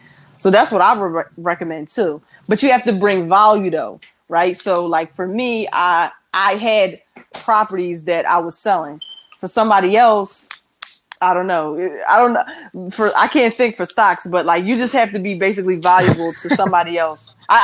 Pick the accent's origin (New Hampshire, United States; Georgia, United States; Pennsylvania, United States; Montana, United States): Pennsylvania, United States; Philadelphia; Yes, born and raised in Philadelphia. My family though is from Trinidad